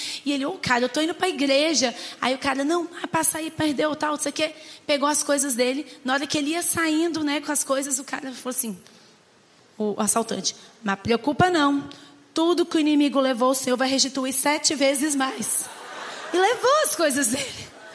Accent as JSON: {"language": "Portuguese", "town": "Brasília", "region": "Federal District", "country": "Brazil", "said": "eu sou lá de Brasília. Toda vez que eu falo que eu sou de Brasília, eu brinco falando o seguinte: olha, gente, a culpa não é nossa, dos brasilienses, ok?"}